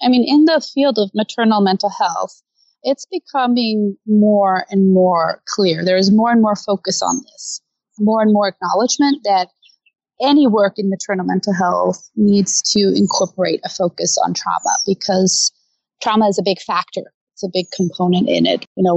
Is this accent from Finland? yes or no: no; Denmark; moved away as an adult; now in Los Angeles, United States; I am from Denmark originally, and did my master's in Denmark